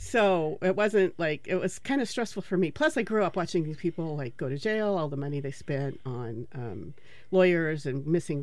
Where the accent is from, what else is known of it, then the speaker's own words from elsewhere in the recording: Roseburg, Oregon, United States; It's kind of a rural area. It's at, like smack in the middle of the state, where specifically I grew up.